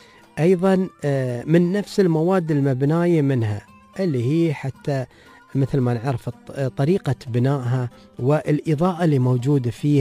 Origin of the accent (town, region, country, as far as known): United Arab Emirates